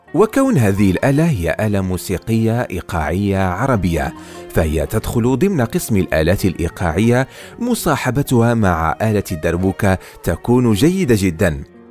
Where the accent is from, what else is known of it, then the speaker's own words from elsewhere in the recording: Morocco; بينما عندنا في المغرب وفي سوريا مثلا والشام هي اسمها الدف